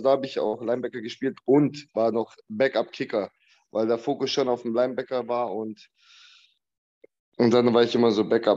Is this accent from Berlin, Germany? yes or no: no; Calw, Baden-Württemberg, Germany; born there; Also ich bin 89er Baujahr, bin jetzt 32 Jahre alt, bin in Deutschland geboren, in Calw, im Schwarzwald.